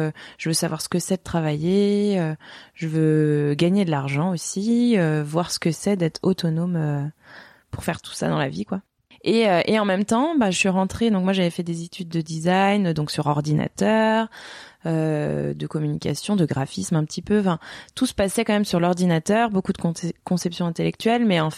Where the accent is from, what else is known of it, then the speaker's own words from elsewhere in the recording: Strasbourg, Grand Est, France; j'ai 32 ans. Je suis originaire d'Alsace, donc j'ai grandi à Strasbourg, enfin on va dire en partie.